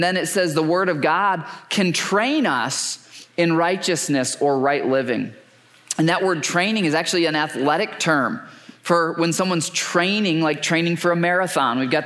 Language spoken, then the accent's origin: English; Michigan, United States; Well, many of you know I grew up in Michigan